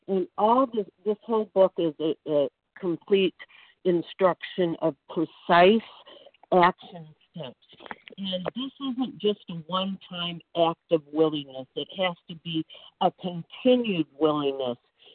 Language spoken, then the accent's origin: English; Michigan, United States; from Michigan, recovered compulsive overeater.